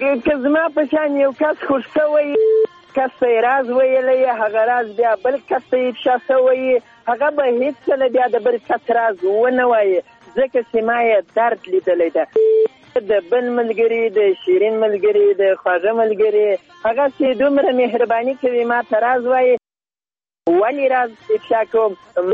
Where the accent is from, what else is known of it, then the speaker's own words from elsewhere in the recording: Zabul, Afghanistan; now in Ghazni, Afghanistan; په زابل کې نه، زه اصلا د زابل اوسېدونکی یم. دا وخت غزنی ته وچر همدلته د مزایکو په کار لدینو نورو ملګرو سره یو ځای مصروف یم.